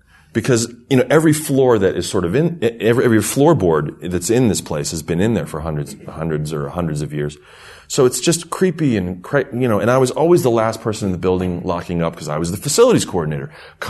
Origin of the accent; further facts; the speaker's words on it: Bethlehem, Pennsylvania, United States; Okay, so I am from Bethlehem, Pennsylvania.